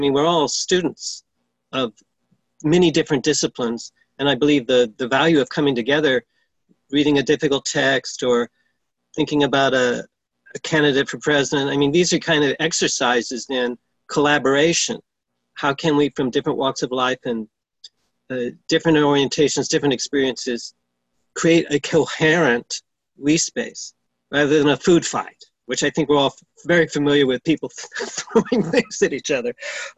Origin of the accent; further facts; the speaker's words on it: the South, United States; also born or lived in New York; I had a previous identity as a Southerner. I still am a Southerner, even though I don't primarily identify with that.